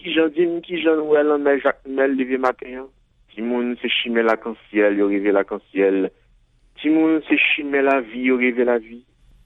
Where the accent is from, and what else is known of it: Haiti